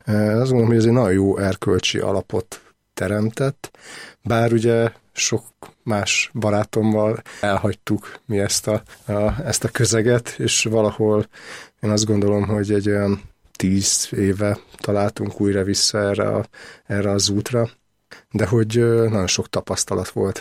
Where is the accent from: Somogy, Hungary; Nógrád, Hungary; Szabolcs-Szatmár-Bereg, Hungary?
Szabolcs-Szatmár-Bereg, Hungary; Nyíregyháza; úgyhogy valahol vidéken születtem, Nyíregyházán, nagyon sokat voltunk az utcán